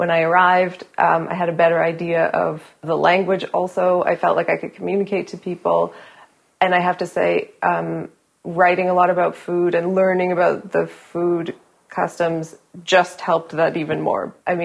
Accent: Calgary, Alberta, Canada; now in Switzerland; I grew up in Canada, in Calgary. My mom is Swiss, and we came back to visit my grandparents in Switzerland every year.

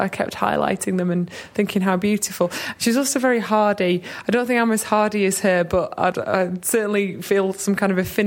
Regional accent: Sheffield, Yorkshire and the Humber, United Kingdom; born there; I was born in Sheffield

